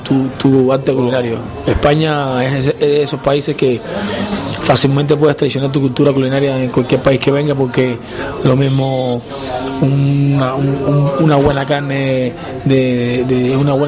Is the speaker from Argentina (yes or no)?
no; Cuba; soy cubano, amo mi comida cubana